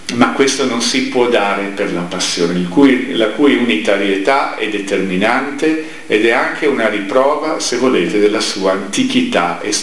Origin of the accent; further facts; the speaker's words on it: Rome, Lazio, Italy; vengo da Roma e non ero in grado di poter iniziare